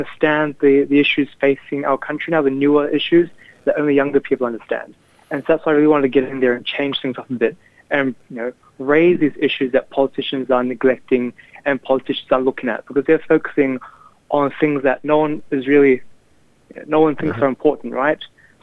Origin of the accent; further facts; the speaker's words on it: Blacktown, New South Wales, Australia; born there; So I was born in Blacktown. I did my schooling here. Mm-hmm. I still visit Punjab every now and then to see the family too.